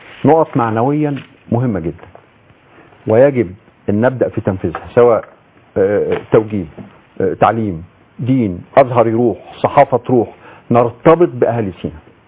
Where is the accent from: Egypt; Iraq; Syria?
Egypt; احنا كلنا مصريين اخوان، مش اخوان، احنا مصريين وقريبين.